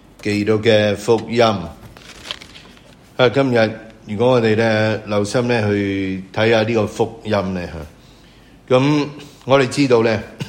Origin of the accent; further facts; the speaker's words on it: China; 就像我们中国人称呼叫走狗的人